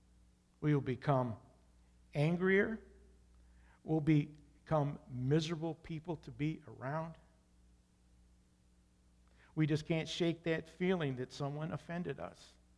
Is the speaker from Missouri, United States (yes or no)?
no; New York, United States; I came from Western New York. Don't hold this against me. I'm a Yankee fan, sorry.